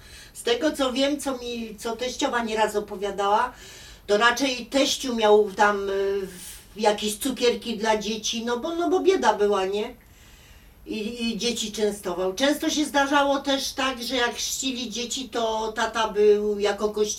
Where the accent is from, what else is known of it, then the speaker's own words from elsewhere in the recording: Pabianice, Łódź Voivodeship, Poland; now in Targanice, Poland; Ja pochodzę z Pabianic. To jest województwo łódzkie, nie?